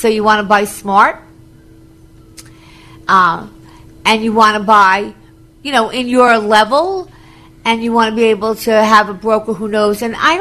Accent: New York, United States; Yes, because, you know, I was from Long Island, so when I was buying in the city, I knew what air rights were

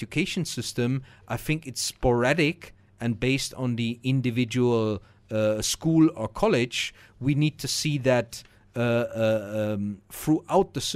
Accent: Germany; We grew up with it in Germany.

